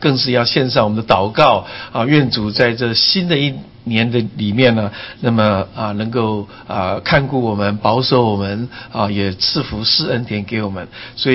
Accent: Taiwan; 我们台湾人我们很喜欢说应该好好检讨

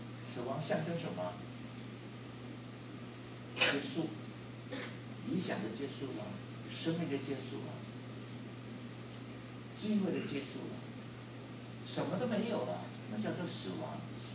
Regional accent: China; now in Costa Rica; 很多我们中国人的同胞来到 Costa Rica 就开餐馆了。

